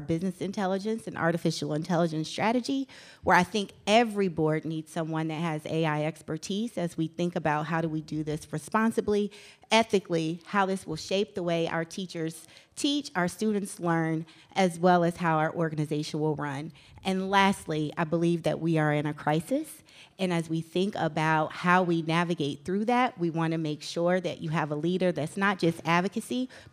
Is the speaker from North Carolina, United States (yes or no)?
yes; Charlotte, North Carolina, United States; from Charlotte, and I am so proud to be your Democratic endorsed candidate.